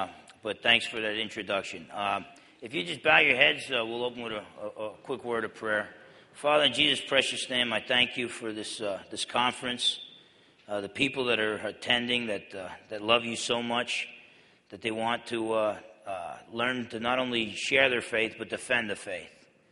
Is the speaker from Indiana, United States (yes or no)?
no; New Jersey, United States; I'm half Italian, I'm from New Jersey, I'm a preacher